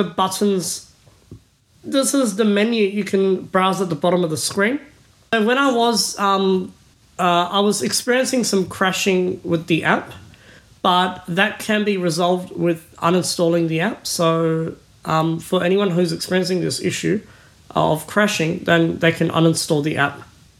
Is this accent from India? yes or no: yes; India; English is a second language; And for a person like me, who is from India originally, I like to read articles in my mother tongue, or listen to articles in my mother tongue, or rather.